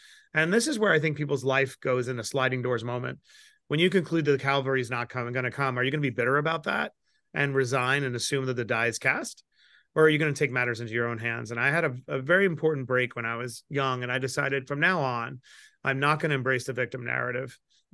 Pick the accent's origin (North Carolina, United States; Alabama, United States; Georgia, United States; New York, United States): New York, United States; New York City; I grew up in Queens, New York. Anyone out there from New York? I grew up in a place called Bayside.